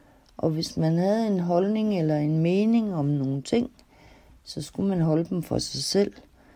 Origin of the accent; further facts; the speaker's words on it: Asnæs, Zealand, Denmark; og jeg kommer fra Asnæs, som ligger mellem Holbæk og Nykøbing Sjælland.